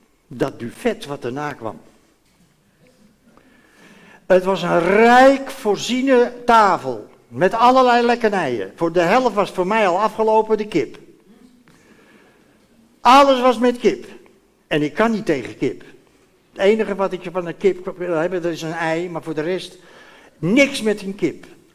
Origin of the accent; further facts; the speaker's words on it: Amsterdam, North Holland, Netherlands; ik denk altijd als ik op 4 mei zit als Amsterdammer